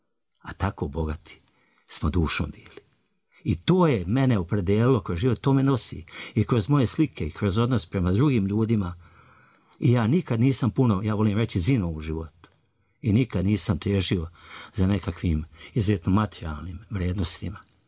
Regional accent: Banja Luka, Republika Srpska, Bosnia & Herzegovina; Ja živim u jednom prostoru gdje sam rođen u Budžaku. Samo ime govori, to je nekada bio nekakav ćošak Banja Luke, napušteni i zapušteni

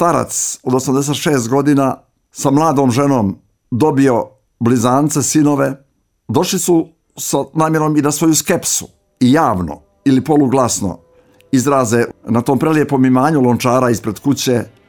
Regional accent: Župa Nikšićka, Nikšić Municipality, Montenegro; Čulo se da u mom zavičaju, Župa Nikšićka konkretno

